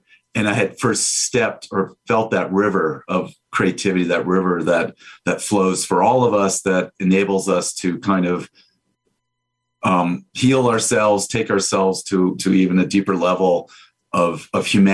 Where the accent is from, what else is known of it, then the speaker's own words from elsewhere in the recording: Boulder, Colorado, United States; I grew up in Boulder, Colorado, so that those experiences aren't new to me.